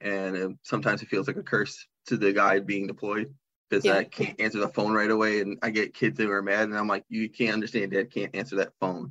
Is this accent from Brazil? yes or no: no; Michigan, United States; now in Arizona, United States; because we're from Michigan and we're down in Arizona.